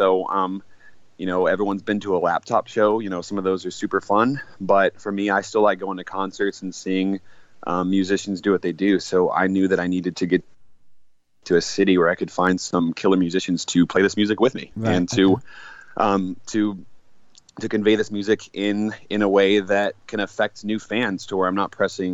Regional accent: Dallas, Texas, United States; and I'm from Texas, from Dallas, Texas

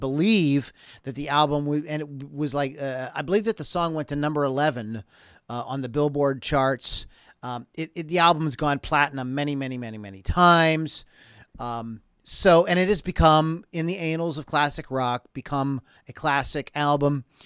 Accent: Pittsburgh, Pennsylvania, United States; They are a favorite band, by the way, from my hometown, Pittsburgh.

